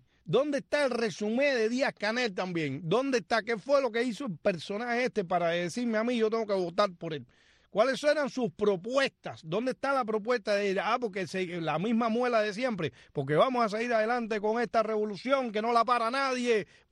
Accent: Cuba; moved away; Cuando yo salí de Cuba habían 11 millones de cubanos

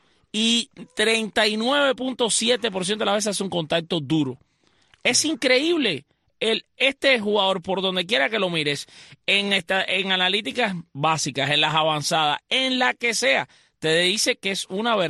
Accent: Cuba

